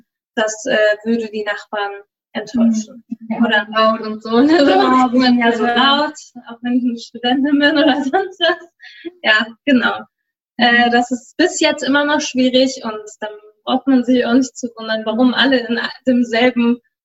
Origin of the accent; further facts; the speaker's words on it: Braunschweig, Lower Saxony, Germany; obwohl ich hier geboren bin in Braunschweig und sowas zum Glück nicht erlebt habe.